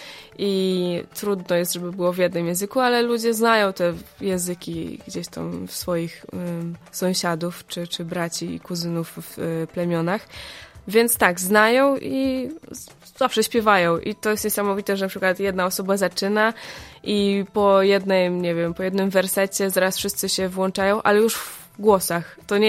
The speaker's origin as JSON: {"language": "Polish", "town": "Winów", "region": "Opole Voivodeship", "country": "Poland", "said": "jestem z Winowa, skończyłam psychologię na Uniwersytecie Opolskim"}